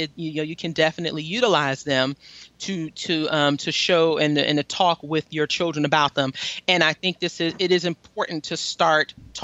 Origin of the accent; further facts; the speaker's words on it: New York, United States; I was born, I'm from New York, and I'm a product of the public school system.